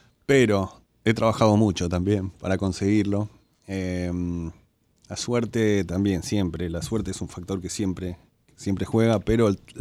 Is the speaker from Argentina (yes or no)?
yes; Argentina; now in Los Angeles, United States; No, soy un argentino modesto.